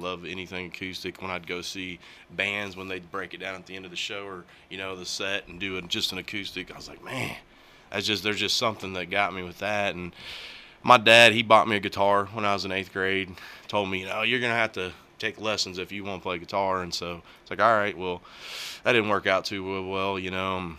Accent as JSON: {"language": "English", "town": "Wichita", "region": "Kansas", "country": "United States", "tie": "born or raised there", "said": "Went to school at Andover, graduated there, and then graduated at K-State in 05."}